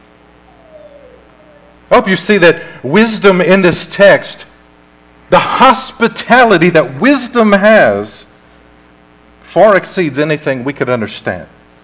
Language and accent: English; Memphis, Tennessee, United States; You know, I grew up in Memphis. If you grew up in Memphis, you call it M-Town, or you call it the Memphis 10.